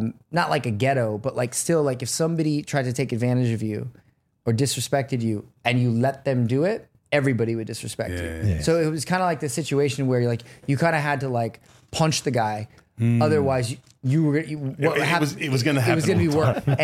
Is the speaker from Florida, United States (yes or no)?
yes; Florida, United States; I grew up in Florida, you know, so like a very, like the most haram place in America.